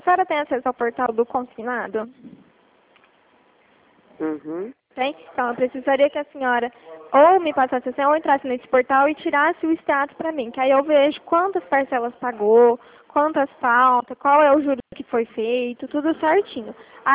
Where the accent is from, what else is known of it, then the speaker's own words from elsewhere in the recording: Bebedouro, São Paulo, Brazil; sou de Bebedouro.